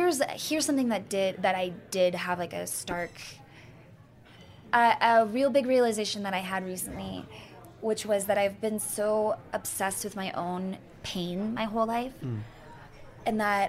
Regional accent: Texas, United States; And I think, because I grew up in Texas, in, like, very hot parts of Texas and very humid.

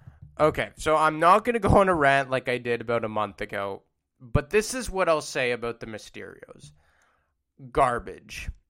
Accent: Montreal, Quebec, Canada; as they're both from my hometown in Montreal, Quebec.

